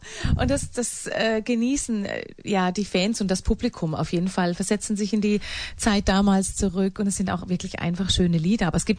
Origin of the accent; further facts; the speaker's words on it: Walldürn, Baden-Württemberg, Germany; now in Stuttgart, Germany; Ich komme ursprünglich aus dem Odenwald in Deutschland, Neckar-Odenwaldkreis Walldürn, ein ganz bekannter Wallfahrtsort, wohne allerdings seit 4 Jahren in Stuttgart.